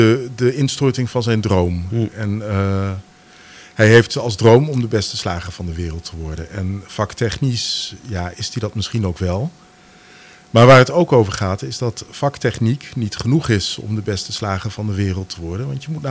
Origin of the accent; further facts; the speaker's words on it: Groningen, Netherlands; in het dorp waar ik vandaan kom, ook een Gronings dorp